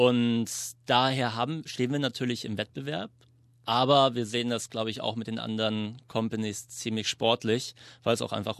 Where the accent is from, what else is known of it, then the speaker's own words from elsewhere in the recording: Germany; moved away as an adult; now in Melbourne, Australia; Ich bin ursprünglich aus Hamburg, Berlin, bin im letzten Jahr August nach Melbourne gezogen